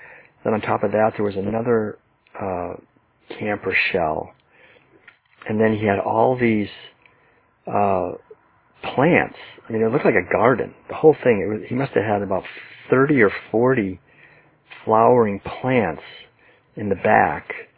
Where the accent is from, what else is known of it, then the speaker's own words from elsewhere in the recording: Hidden Valley Lake, California, United States; I just say, well, you know, we're from Northern California.